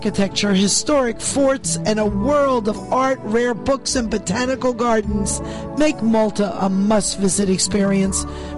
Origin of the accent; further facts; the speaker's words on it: Ireland; I'm very Irish, Sean.